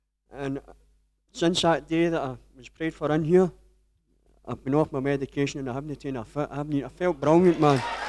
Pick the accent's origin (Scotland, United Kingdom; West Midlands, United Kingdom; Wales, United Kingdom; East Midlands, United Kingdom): Scotland, United Kingdom; moved away; I came from Scotland about 3.